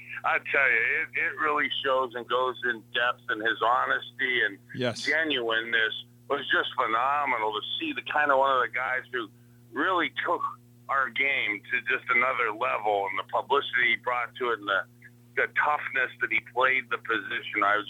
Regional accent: Youngstown, Ohio, United States; But I watching, growing up in Youngstown, and you're watching Terry Bradshaw and Brian Sipe

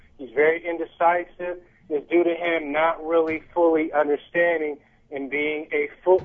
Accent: Dayton, Ohio, United States; now in Hampton, United States; I'm originally from Dayton, Ohio, just like the last caller. I've been a lifelong fan.

